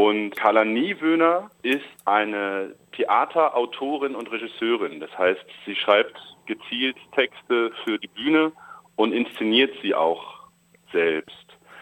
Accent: Cologne, North Rhine-Westphalia, Germany; dass ich dann als Kölner quasi irgendwie bestimmte Klischees einer rheinischen Frohnatur erfüllen darf

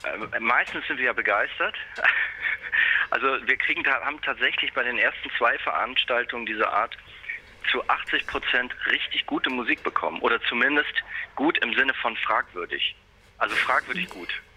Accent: Hamburg, Germany; born there; der ist auch aus Hamburg, ist auch wie ich gebürtiger Hamburger.

